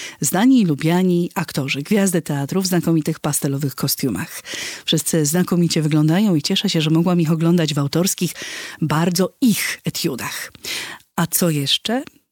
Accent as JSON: {"language": "Polish", "town": "Łomża", "region": "Podlaskie Voivodeship", "country": "Poland", "said": "Ja go zapamiętam, bo oboje jesteśmy z Łomży."}